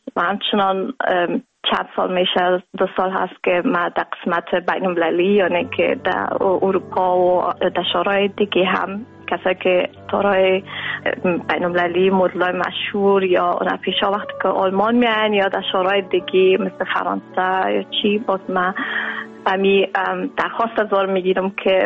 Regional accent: Afghanistan; moved away

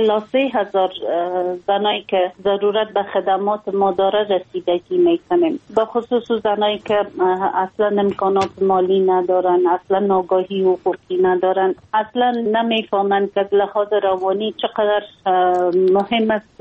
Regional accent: Afghanistan; ما یک خانم مسلمان هستم، از افغانستان هستم

